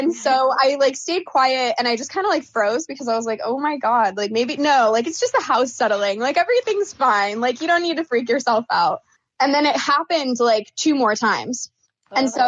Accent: Oregon, United States; now in Phoenix, United States; But yeah, so I was born and raised in Oregon.

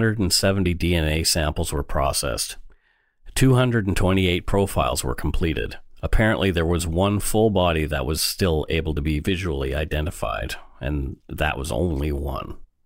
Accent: Bridgewater, Nova Scotia, Canada; in my hometown in Bridgewater, only 40 minutes down the road from Peggy's Cove.

